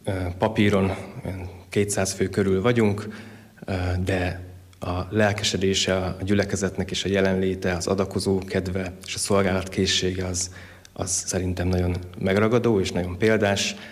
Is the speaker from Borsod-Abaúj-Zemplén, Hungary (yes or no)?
yes; Miskolc, Borsod-Abaúj-Zemplén, Hungary; Igen, én Miskolcon nőttem fel, de Debrecenben mentem a teológiára